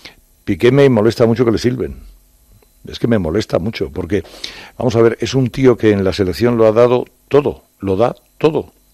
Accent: Barcelona, Catalonia, Spain; yo me crié en Barcelona.

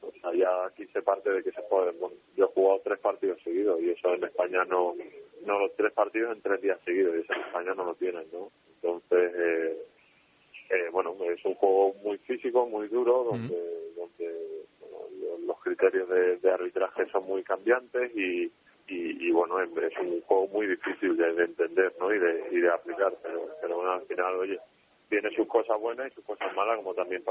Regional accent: Baruta, Miranda, Venezuela; born there; Sí, yo nací en Baruta, en Caracas.

